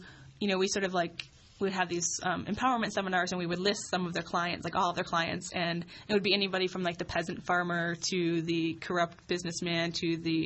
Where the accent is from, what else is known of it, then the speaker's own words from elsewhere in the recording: Michigan, United States; like I'm from Michigan, so we went to Canada for every bachelorette party.